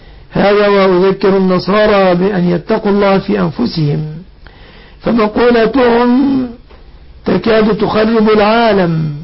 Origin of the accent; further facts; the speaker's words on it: Egypt; بلادنا مصر